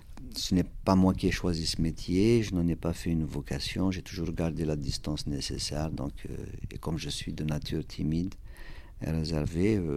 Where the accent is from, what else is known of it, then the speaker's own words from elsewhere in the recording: Kabylie, Algeria; first language Kabyle; French is a second language; D'abord, la Kabylie, c'est une région de l'Algérie. Donc, il se trouve que c'est ma région natale et que c'est une région qui a une personnalité particulière dans la mesure où la langue qui est parlée est différente de la langue officielle